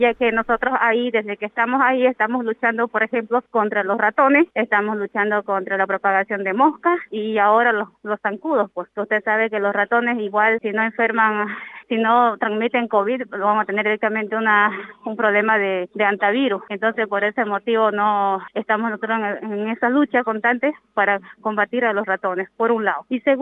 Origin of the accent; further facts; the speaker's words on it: Bolivia; La mayoría de la gente que vive en el campamento somos bolivianos